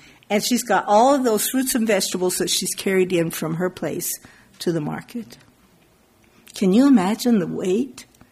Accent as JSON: {"language": "English", "region": "Colorado", "country": "United States", "tie": "born or raised there", "said": "I know cold weather. I grew up in Colorado."}